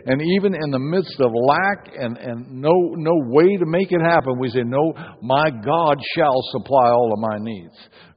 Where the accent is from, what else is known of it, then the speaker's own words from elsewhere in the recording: Seattle, Washington, United States; I came from Seattle area, lived in West Seattle, and then in Port Orchard.